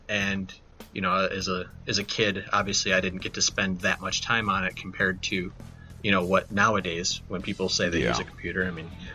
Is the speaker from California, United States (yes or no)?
no; Michigan, United States; I grew up in Michigan, United States, for anybody who's listening that's outside of the United States.